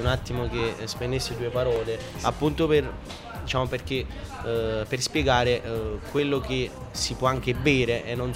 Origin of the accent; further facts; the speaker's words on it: Campania, Italy; E da campano, ovviamente